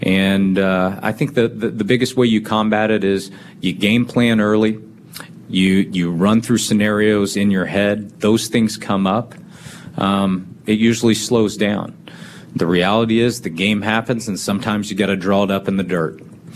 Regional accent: Kansas City, Missouri, United States; I grew up in Kansas City. I grew up a Royals fan, American League.

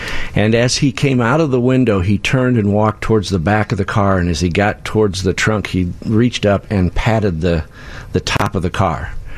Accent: Bloomington, Illinois, United States; now in Chicago, United States; So I'm pretty local. I grew up in Bloomington, Illinois. I live in Chicago now

